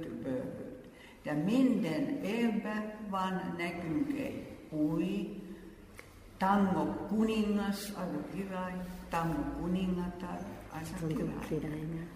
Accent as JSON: {"language": "Hungarian", "country": "Finland", "second_language": "Hungarian", "said": "Én mindig mondtam, hogy elnézést, én finn vagyok"}